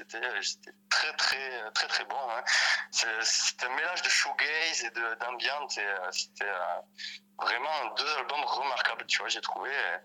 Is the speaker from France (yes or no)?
yes; Lannemezan, Occitanie, France; j'ai 36 ans. Je suis originaire de Lannemezan, c'est une petite ville au pied des Pyrénées.